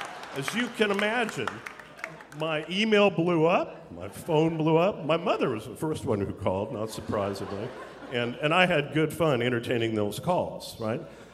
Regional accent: Canada; I'm Canadian. So that was a bit of an issue. Now, I'm 57 years old, which means that I grew up in, you know, in the 60s. I was born in 1961.

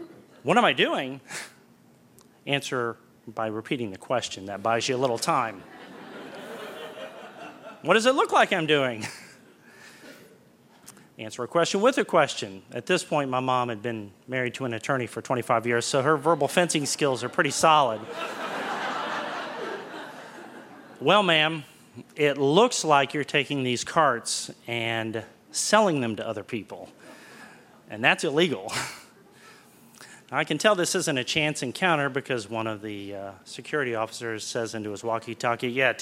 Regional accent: West Virginia, United States; We're just coming from West Virginia. We don't know about your big city ways.

